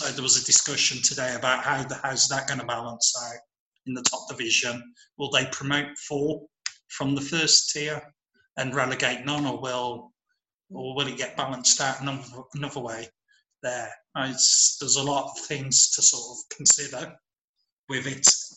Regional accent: United Kingdom; as a Brit

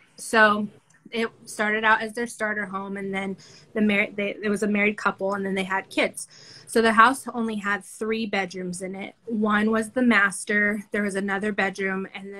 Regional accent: Bishop, California, United States; Okay, so I grew up in Bishop, California, which if you either know it or you don't, but you drive through it, Mammoth.

